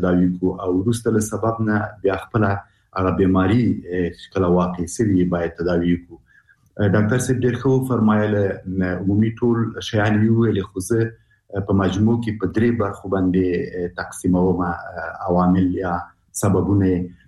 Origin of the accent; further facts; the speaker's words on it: Afghanistan; موږ په انانوي شکل موږ افغانان شرمېږو چې له دغه ځای نه خبرې وکړو